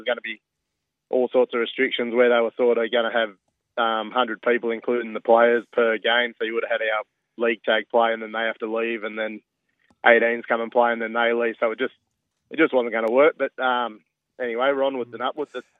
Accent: Scone, New South Wales, Australia; born and bred in Scone, and just a battler who loves a punt and a game of footy, and that's about it. I had a couple of years up in Innisfail, up in North Queensland, playing footy out there, and met my wife up there

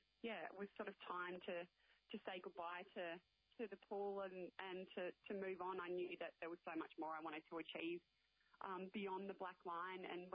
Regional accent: New South Wales, Australia; now in Melbourne, Australia; Well, I was born and raised on Brookie Hill.

